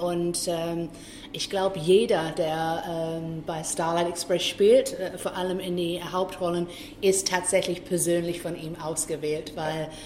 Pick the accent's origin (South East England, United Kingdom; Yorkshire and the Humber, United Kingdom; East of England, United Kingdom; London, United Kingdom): London, United Kingdom; moved away as an adult; now in Bochum, Germany; Ich bin in London geboren worden, ja. Und auch nicht weit weg von the Houses of Parliament.